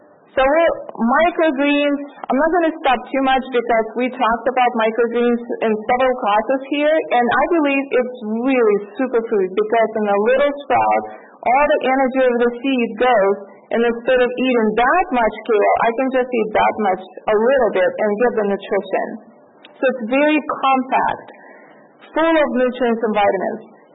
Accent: Russia; I'm from Russia, and we enjoy raspberries and strawberries pest-free because nothing survives over there, and pests don't survive.

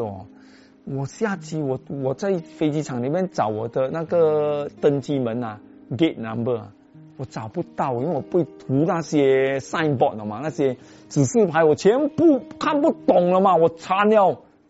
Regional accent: Malaysia; accent: Malaysian; 他们听我又听我的口音，马来西亚口音

